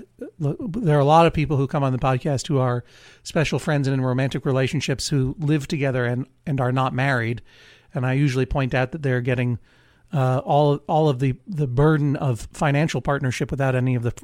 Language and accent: English; Brookline, Massachusetts, United States; now in Blue Hill, United States; I used to watch it on Channel 56 in Boston when I lived in Brookline, my hometown. But I'm no longer in Massachusetts